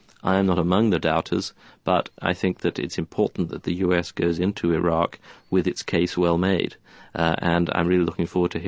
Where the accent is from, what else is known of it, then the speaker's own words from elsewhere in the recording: United Kingdom; As a Brit, it causes me some discomfort to think that I depend on the French changing their minds.